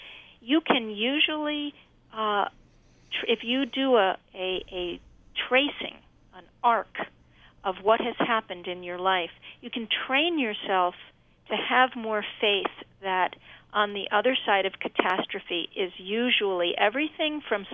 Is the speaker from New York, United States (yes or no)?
yes; New York, United States; You know how after 9/11, since I'm a New Yorker, I mean the vibe in the city was one of so much love